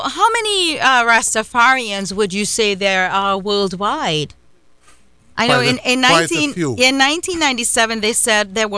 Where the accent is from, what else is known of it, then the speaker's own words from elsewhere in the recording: Trinidad & Tobago; when I was growing up in Trinidad